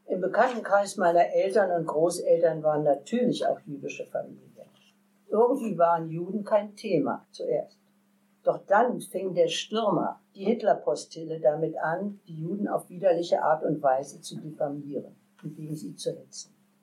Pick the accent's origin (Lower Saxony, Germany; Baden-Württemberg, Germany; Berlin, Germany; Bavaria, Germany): Berlin, Germany; Ich bin in Berlin geboren und in Charlottenburg, einem gutbürgerlichen Viertel, aufgewachsen.